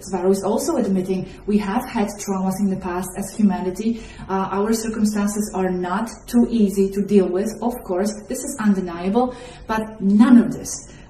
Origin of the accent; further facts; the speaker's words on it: Poland; English is a second language; moved away; I'm from Poland originally, and I have left Poland, I left Poland 20 years ago, more or less.